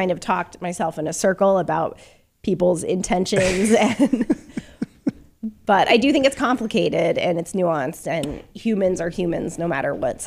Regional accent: California, United States; I'm from California, so it sucks, dude.

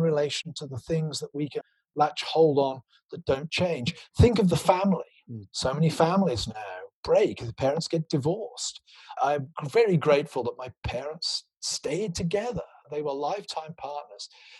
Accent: South West England, United Kingdom; the bank in my hometown in Gloucestershire, it was built out of sandstone, but looked like the Parthenon in Athens.

